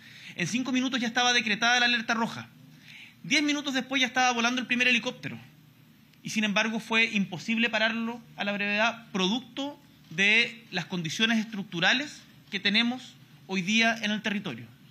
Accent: Chile; como Chile, como chilenos, chilenas

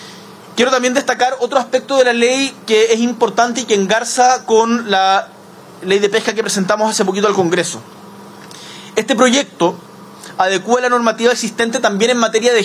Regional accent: Magallanes and Chilean Antarctica, Chile; Eso lo sé muy bien y lo conozco porque soy magallánico.

